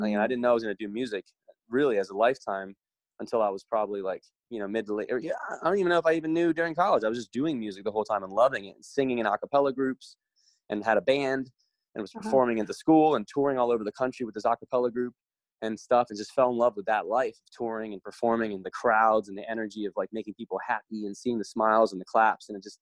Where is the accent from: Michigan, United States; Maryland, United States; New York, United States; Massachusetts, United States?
Maryland, United States; So I was in, I grew up in Maryland on the East Coast.